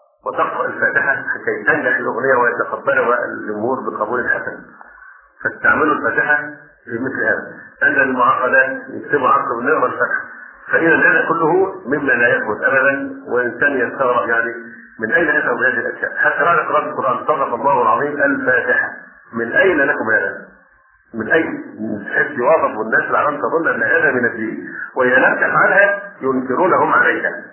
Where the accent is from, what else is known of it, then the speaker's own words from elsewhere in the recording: Egypt; والأشياء دي ما توجد غير في مصر، من عندنا لا توجد غير عندنا في مصر للأسف الشديد